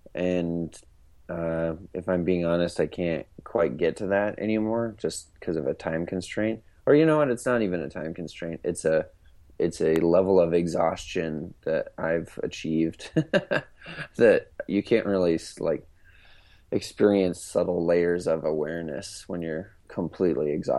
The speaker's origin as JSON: {"language": "English", "region": "Wyoming", "country": "United States", "tie": "born or raised there", "lives_now": "Los Angeles, United States", "said": "No, I was born and raised in Wyoming."}